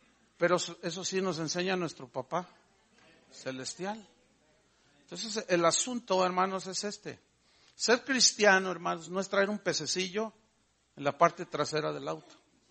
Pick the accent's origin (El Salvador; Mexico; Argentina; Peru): Mexico; Pero ¿saben qué? Yo soy mexicano.